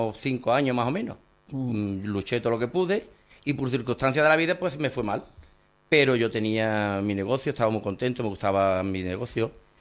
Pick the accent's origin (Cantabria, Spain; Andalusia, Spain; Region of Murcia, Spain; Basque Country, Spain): Andalusia, Spain; Lebrija; me gustan mucho las fiestas de mi pueblo, me gustan mucho las Cruces de Mayo y la Feria de Lebrija.